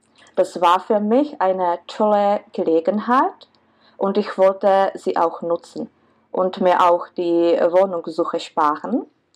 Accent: Czechia; German is a second language; now in Germany; das hast du ja schon gesagt. Ich lebe im Moment in Bayern in der Nähe von München. Ich komme aus Tschechien, aber seit 10 Jahren lebe ich in Deutschland.

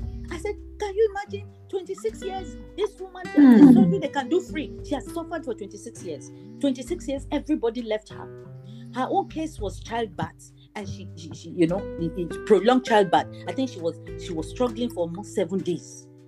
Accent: Katsina, Katsina State, Nigeria; I grew up in Katsina. I got married from Katsina. I lived in Katsina with my grandmother.

